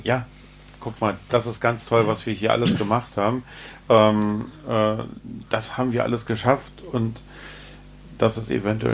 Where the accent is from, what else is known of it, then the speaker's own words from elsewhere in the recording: Berlin, Germany; Wir als Berliner sind dem noch relativ nah.